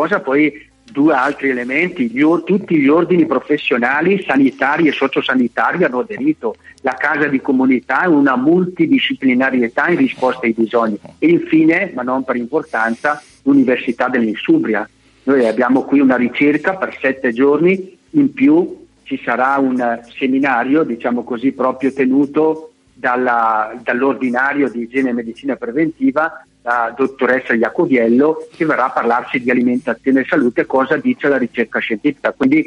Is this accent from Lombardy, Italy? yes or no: yes; Brescia, Lombardy, Italy; Io vengo da un'altra provincia, vengo da Brescia, molto ricca di volontariato